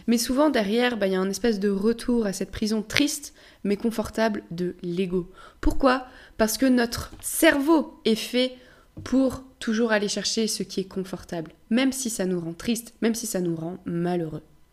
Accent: Brittany, France; Moi, quand je rentre chez moi en Bretagne et que je vais sur la côte sauvage

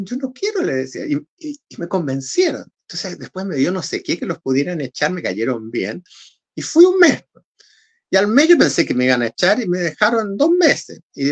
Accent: Chile; yo cuando nací no había televisión en Chile. Es decir, yo conocí la televisión a los 16 años

